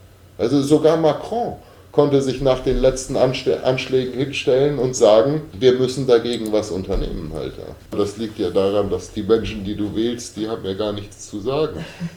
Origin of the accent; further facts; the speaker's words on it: Germany; dann müssen wir uns natürlich als Deutsche überlegen, wer ist denn unser Hausbesitzer?